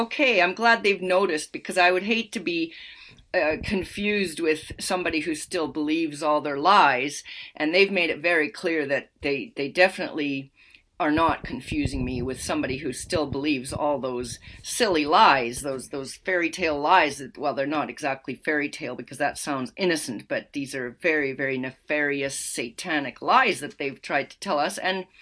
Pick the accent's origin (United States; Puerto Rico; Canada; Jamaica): Canada; We all grew up in Canada. We're Canadian